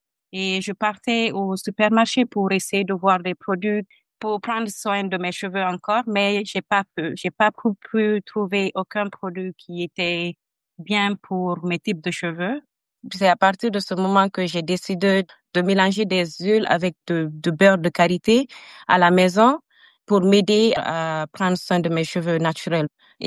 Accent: Guinea; now in Australia; Je suis d'origine de la Guinée. Quand j'ai déménagé en Australie en 2017, j'ai voulu ressembler à la majorité des gens de l'Australie

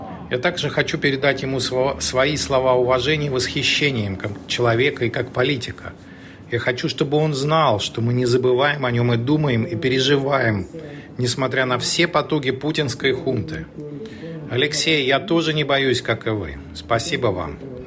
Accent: Sydney, New South Wales, Australia; я из Австралии, я из Сиднея.

